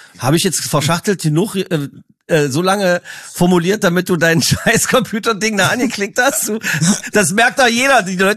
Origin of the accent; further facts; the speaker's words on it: eastern Germany, Germany; Nein, ich bin im Osten groß geworden.